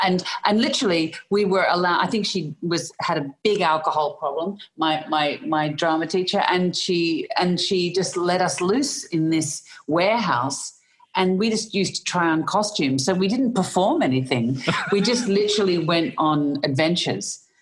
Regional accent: Melbourne, Victoria, Australia; born there; I was born in Melbourne in Australia.

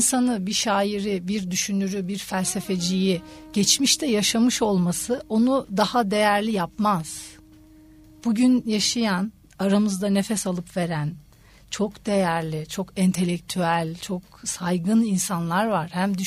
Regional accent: Ankara, Turkey; Bir Ankaralı olarak da konuşayım.

